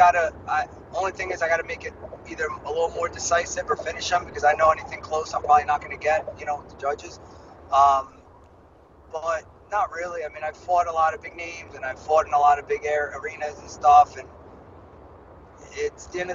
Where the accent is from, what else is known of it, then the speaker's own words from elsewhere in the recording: Paterson, New Jersey, United States; My parents, you know, came here from the Dominican Republic, and they had me, and I was born in Patterson, and I've just always been in that area, but always Northeast Jersey boy.